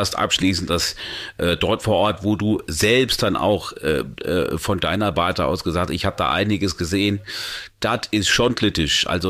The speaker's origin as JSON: {"language": "German", "region": "Saarland", "country": "Germany", "tie": "born or raised there", "said": "es gab sogar Todesopfer, sogar aus meiner Heimat, dem Saarland"}